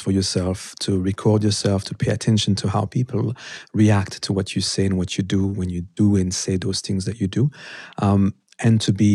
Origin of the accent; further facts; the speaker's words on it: Paris, Île-de-France, France; English is a second language; I really disliked it because I'm French. I'm from Paris in particular.